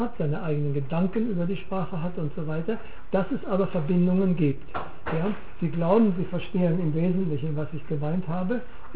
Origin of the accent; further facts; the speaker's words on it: Northern Germany, Germany; Bei uns sagt man nie Grüß Gott. Ich bin aus Norddeutschland und wir verlassen das Grüß Gott dann den Bayern und so weiter.